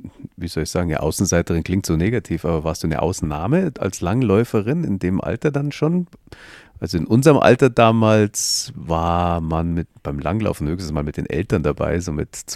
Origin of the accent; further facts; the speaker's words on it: Munich, Bavaria, Germany; Also ich bin in München zur Schule gegangen, da musst du natürlich erst mal ein paar Kilometer fahren, bis du dann einen Lift hast.